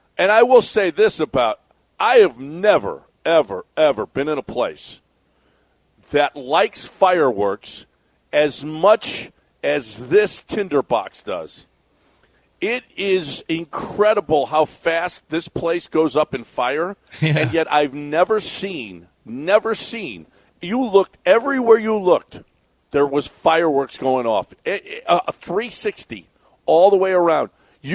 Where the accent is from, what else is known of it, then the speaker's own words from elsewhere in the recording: Houston, Texas, United States; I was playing poker with him, and I said to him, hey, I'm from Houston, and, you know, and, yeah, we, you know, that was a lot of fun.